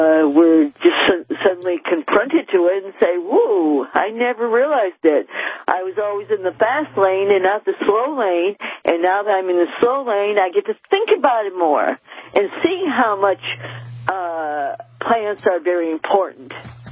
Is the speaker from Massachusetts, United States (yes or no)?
yes; Hadley, Massachusetts, United States; Basically because I grew up in Hadley